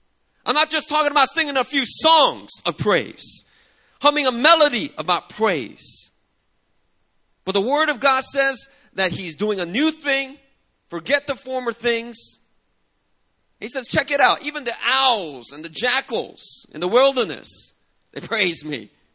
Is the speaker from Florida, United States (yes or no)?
no; Philadelphia, Pennsylvania, United States; You know, when I grew up in Philadelphia, I got into my first after-school fight.